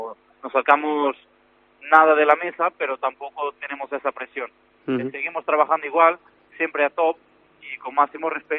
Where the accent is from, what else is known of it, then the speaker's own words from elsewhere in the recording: Lisbon, Portugal; Spanish is a second language; Yo soy justo de la capital, de Lisboa.